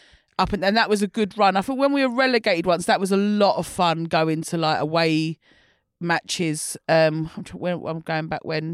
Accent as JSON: {"language": "English", "town": "Newham", "region": "London", "country": "United Kingdom", "tie": "born or raised there", "also_born_or_lived": "Barking", "said": "E12, so next to Manor Park, Forest Gate, so in Newham, so yeah."}